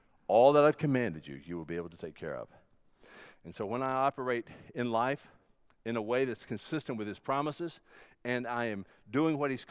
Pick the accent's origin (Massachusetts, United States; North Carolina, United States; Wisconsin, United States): North Carolina, United States; Now, I'm from North Carolina, and where I'm from, we would say, that stinks.